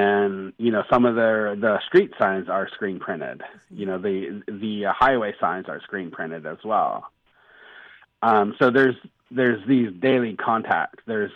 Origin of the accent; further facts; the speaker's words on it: United States; first language Navajo; English is a second language; Being Navajo, that was my first language, and it really informs a lot of what I do with my composing